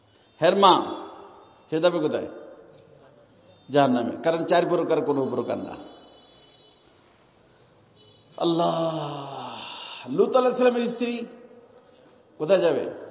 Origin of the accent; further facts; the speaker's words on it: Faridpur, Dhaka Division, Bangladesh; কারণ আমার বাড়ি তো ফরিদপুরে, কারণ ফরিদপুরে পীরের অভাব নাই, অনেক বেশি পীর ফরিদপুরে।